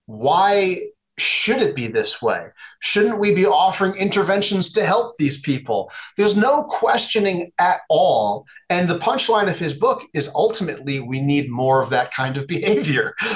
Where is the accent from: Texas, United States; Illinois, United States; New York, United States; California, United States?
New York, United States; now in elsewhere; I don't live in New York anymore, but I'm from New York, and they just had a mayoral election.